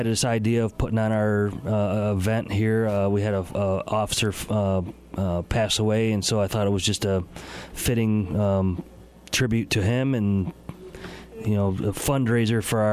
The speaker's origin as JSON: {"language": "English", "region": "Pennsylvania", "country": "United States", "said": "I'm originally from the Allegheny County area. Played basketball for Don Baker."}